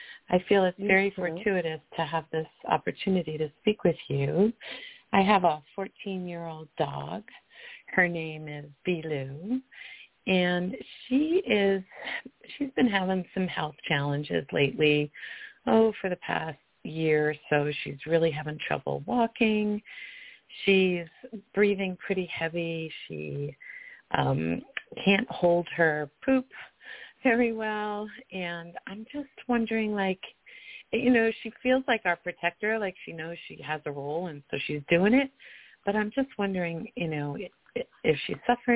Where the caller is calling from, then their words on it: Colorado, United States; I'm calling from Colorado.